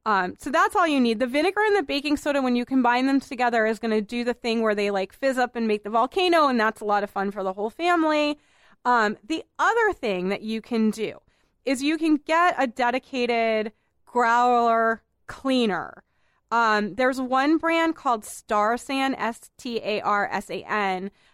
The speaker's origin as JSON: {"language": "English", "town": "Boston", "region": "Massachusetts", "country": "United States", "tie": "born or raised there"}